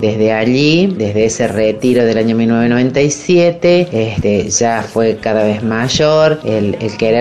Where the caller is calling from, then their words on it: Río Cuarto, Córdoba, Argentina; de Río Cuarto